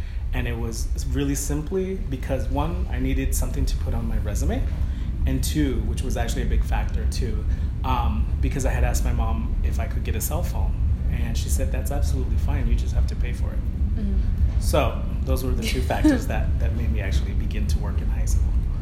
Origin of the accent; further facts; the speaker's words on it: Oregon, United States; the University of Oregon for my undergraduate degree, and I actually went to the same university in my hometown, mainly because my mom wasn't doing so well, so I decided to stick close to home.